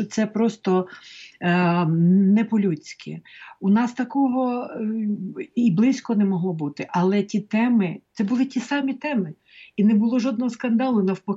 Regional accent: Pyriatyn, Poltava Oblast, Ukraine; я ж з Полтавщини, з Гоголівського краю, у нас там всяке бувало.

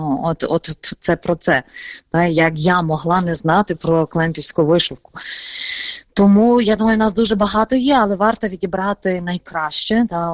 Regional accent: Lviv, Lviv Oblast, Ukraine; accent: Galician; я обожнюю діалекти, я обожнюю свою галицьку мову, все-таки я виросла вже у Львові і виховала мене бабця, яка з Галичини, з Перемишля

